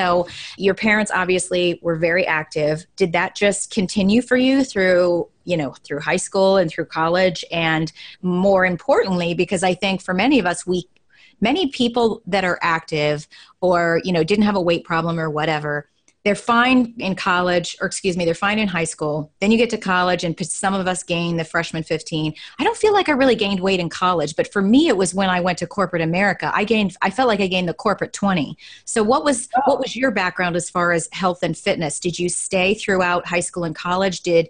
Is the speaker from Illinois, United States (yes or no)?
yes; Chicago, Illinois, United States; now in Texas, United States; because I'm from Chicago where we have weather and most of it not pretty